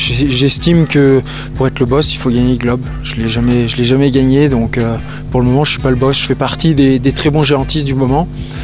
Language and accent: French; France; en tant que Français surtout, de gagner